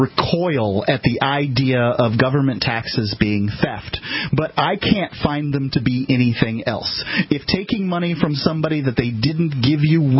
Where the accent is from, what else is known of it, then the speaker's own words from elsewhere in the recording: Florida, United States; By the way, we're both from Florida.